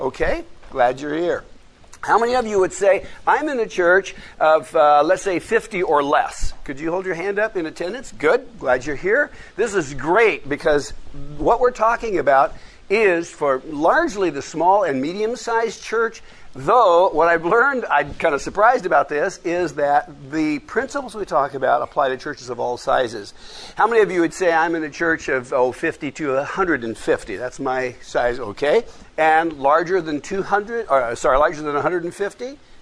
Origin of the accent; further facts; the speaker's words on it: Medford, Oregon, United States; also born or lived in Washington; As I mentioned … I'm from Medford, Oregon. Don't hold that against me. Ducks are okay. And they're all right. I know I moved there from Washington, where everything was dogs